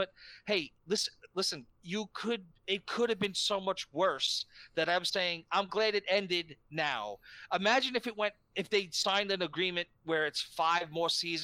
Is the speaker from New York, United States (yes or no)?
yes; New York, United States; That gives me as a New Yorker, a very weird